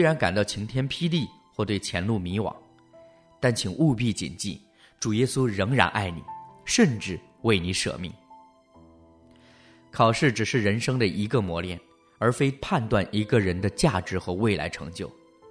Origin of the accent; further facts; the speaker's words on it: Macau; born there; 我出生在澳门，13岁跟师父学装修造家具